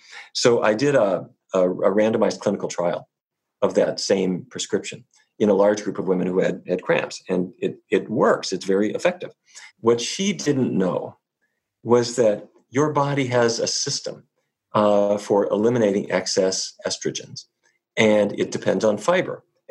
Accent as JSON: {"language": "English", "town": "Fargo", "region": "North Dakota", "country": "United States", "tie": "born or raised there", "said": "By point of disclaimer, I grew up in Fargo, North Dakota."}